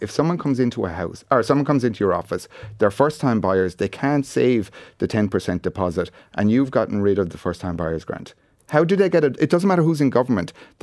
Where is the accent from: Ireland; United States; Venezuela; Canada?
Ireland; Clonmel, Tipperary; I'm from Clonmel in Tipperary, and there's a couple of sites that are perfect for retirement villages.